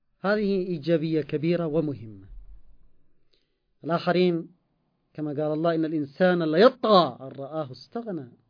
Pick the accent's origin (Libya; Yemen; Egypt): Yemen; يعني من التعبيرات المحلية في بلدنا اليمن